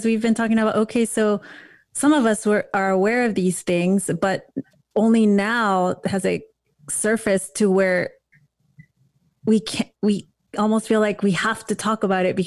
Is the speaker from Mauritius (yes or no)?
no; Mexico; moved away; I'm an immigrant. I was born and raised mostly in Mexico.